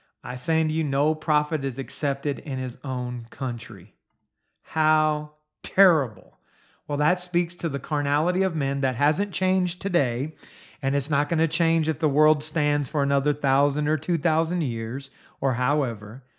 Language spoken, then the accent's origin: English; Steubenville, Ohio, United States; I grew up in Steubenville, Ohio, and a large number of the people that I personally knew are either dead or in prison or have moved on.